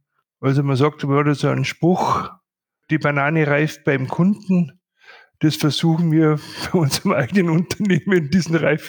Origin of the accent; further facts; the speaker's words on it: Bad Reichenhall, Bavaria, Germany; weil ich doch gebürtiger Bad Reichenhaller bin und ist ja nicht unbedingt der Nabel der Welt